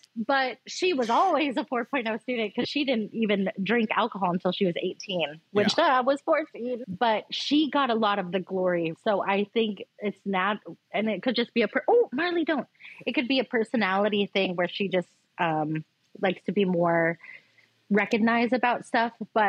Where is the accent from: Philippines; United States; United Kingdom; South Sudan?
Philippines; when my sister became a nurse, being Filipino, that's the utmost.